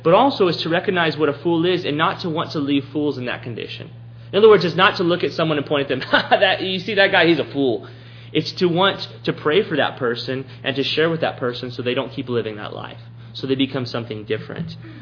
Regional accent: Texas, United States; I maybe snowed once, a couple little flurries my 18 years of growing up in South Texas.

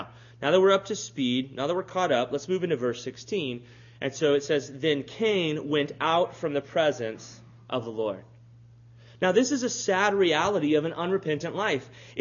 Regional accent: Robstown, Texas, United States; So growing up in Robstown, you didn't

